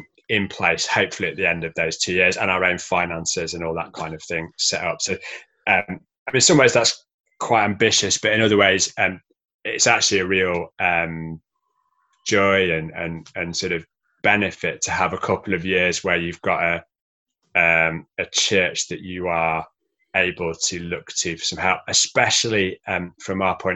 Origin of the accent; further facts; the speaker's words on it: Manchester, North West England, United Kingdom; You know, I'm from Manchester originally.